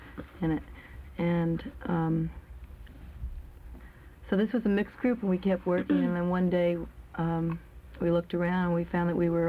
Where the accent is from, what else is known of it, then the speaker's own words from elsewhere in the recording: Vermont, United States; And we're seven women from Vermont doing theater down in New York.